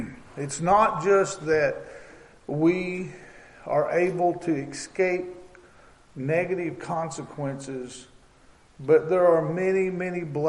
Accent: Webb City, Missouri, United States; from Webb City, Missouri.

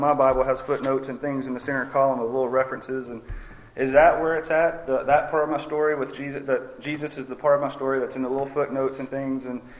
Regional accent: LaRonde, Louisiana, United States; I'm from LaRonde, Louisiana. I've been there, lived my whole life.

